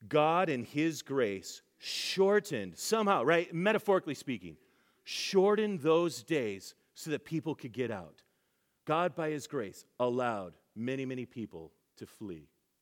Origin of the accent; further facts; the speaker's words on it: Nashville, Tennessee, United States; now in San Diego, United States; I was from Nashville before I came here. The whole area of the Nashville area is 1.1 million.